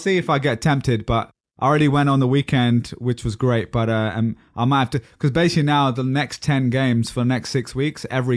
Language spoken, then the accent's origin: English; United States; I'm American here